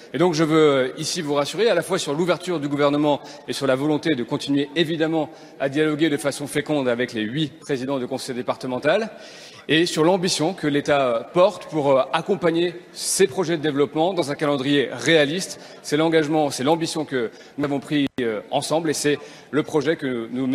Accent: Île-de-France, France; je suis natif de Seine-et-Marne.

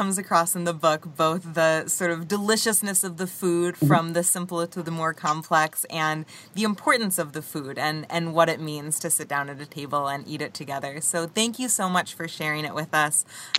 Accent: Illinois, United States; I'm also from the Midwest. I'm from Illinois.

